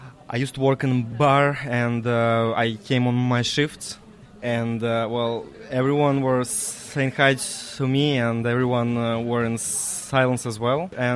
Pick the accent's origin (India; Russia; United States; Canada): Russia; English is a second language; moved away as an adult; now in Ireland; I'm from Russia. I live in Ireland since 2021. I came here in September 21